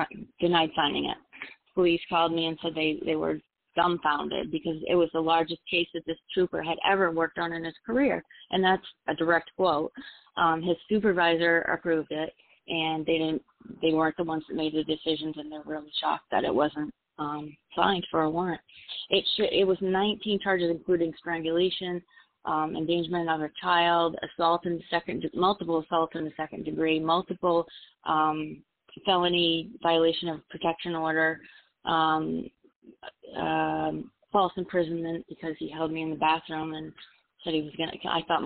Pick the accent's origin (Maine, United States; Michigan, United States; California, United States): Maine, United States; now in Connecticut, United States; Connecticut, where I live now, but I'm originally from Maine, and he's from Maine, and we were in Maine a lot visiting family and stuff.